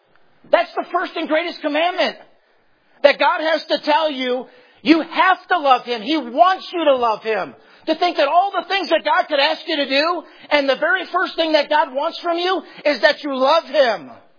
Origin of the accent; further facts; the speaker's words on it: Chicago, Illinois, United States; I grew up in the Chicago area. My dad was an alcoholic.